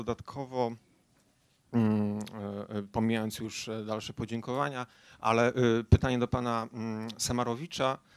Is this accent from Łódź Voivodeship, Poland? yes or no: no; Poznań, Greater Poland Voivodeship, Poland; Ja jestem gościnnie z Poznania.